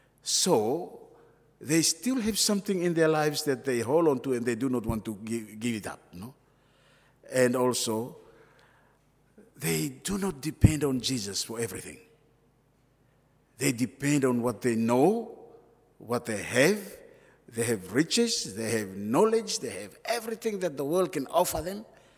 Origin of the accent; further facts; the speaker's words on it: Solomon Islands; I'm originally from the Solomons